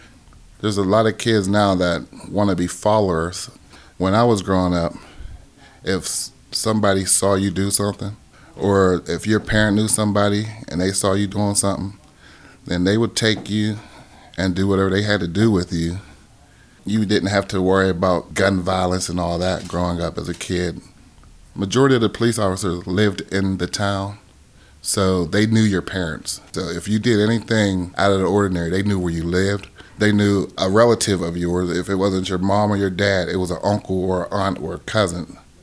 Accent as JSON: {"language": "English", "town": "McKeesport", "region": "Pennsylvania", "country": "United States", "said": "we're all from McKeesport. We're all from the same city."}